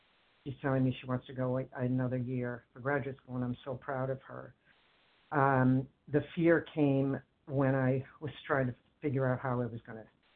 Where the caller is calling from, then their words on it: Boston, Massachusetts, United States; I'm calling from the Boston area.